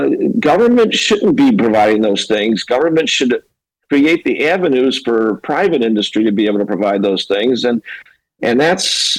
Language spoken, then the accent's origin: English; Chicago, Illinois, United States; I'm from Illinois. I'm from Chicago.